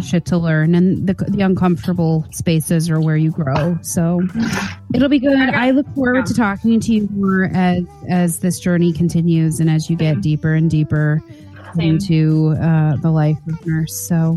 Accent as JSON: {"language": "English", "region": "Illinois", "country": "United States", "tie": "born or raised there", "said": "when I was growing up near Chicago, there was this little old man that used to come around with his little push cart with the bells on it"}